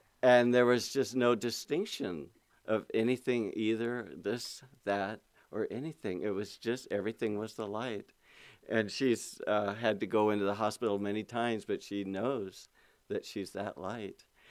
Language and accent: English; California, United States; but I grew up in the Sacramento Valley, far from the ocean.